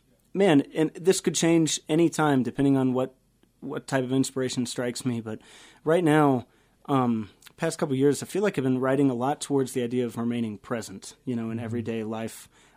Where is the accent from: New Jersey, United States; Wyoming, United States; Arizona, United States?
Wyoming, United States; Cheyenne; like I said, I grew up in Cheyenne, Wyoming, so we started playing little, you know, kind of like little the town square concert series, kind of stuff like that, little bars.